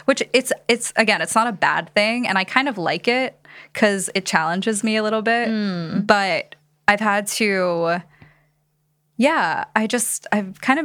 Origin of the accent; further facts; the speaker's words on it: New York, United States; Why am I saying Americans? Like, I'm from New York.